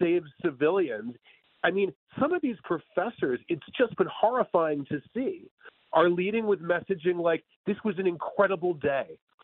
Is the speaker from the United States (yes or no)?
yes; New York City, New York, United States; You know, I'm Jewish and from New York City. I went to an elite college